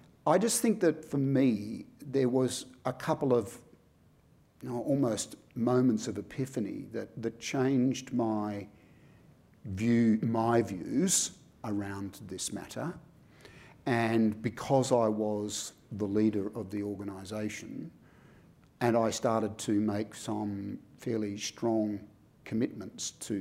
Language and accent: English; Australia; as the Australian of the Year on the eve of Australia Day.